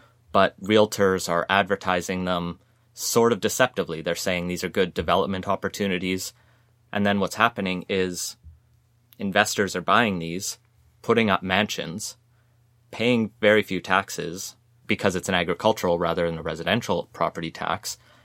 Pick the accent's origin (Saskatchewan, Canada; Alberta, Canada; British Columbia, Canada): Alberta, Canada; But I know even when I grew up in Alberta